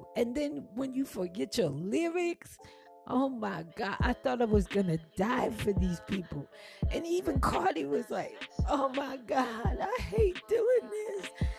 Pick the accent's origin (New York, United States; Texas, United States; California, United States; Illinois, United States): New York, United States; now in New Jersey, United States; Okay, I live right across the Hudson. I can see you. I'm from New York too. But please stop putting down the place where I live now.